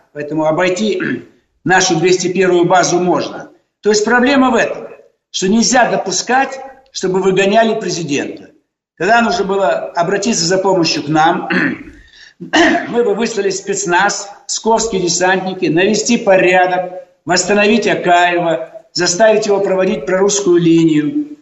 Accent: Almaty, Kazakhstan; born there; also born or lived in Bishkek, Kyrgyzstan; Бишкек – это мои родные края. У меня там еще родственники живут. Сам я родился в Алмате. В Дюшанбе были родственники.

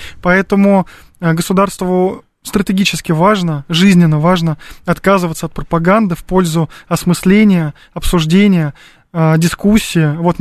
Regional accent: Russia; Я не француз. Я россиянин и хочу обсуждать нашу страну.

